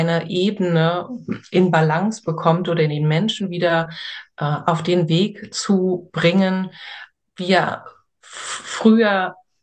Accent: Berlin, Germany; born there; ich bin ja in Berlin in Friedrichshain geboren, also ein Kind des Ostens

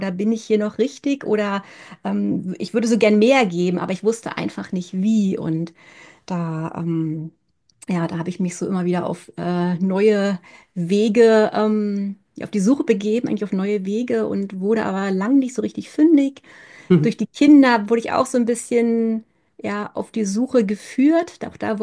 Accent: Neuruppin, Brandenburg, Germany; Ich lebe mit meiner Familie in Neuruppin, das ist nördlich von Berlin. Bin hier auch groß geworden

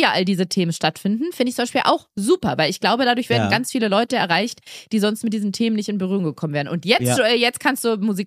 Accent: Berlin, Germany; Ich komme aus Berlin.

